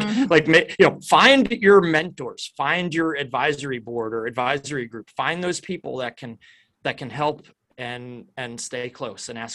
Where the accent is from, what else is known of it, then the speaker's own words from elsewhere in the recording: New Jersey, United States; now in North Carolina, United States; And I moved from New Jersey. I grew up in New Jersey and I moved to North Carolina in 2002.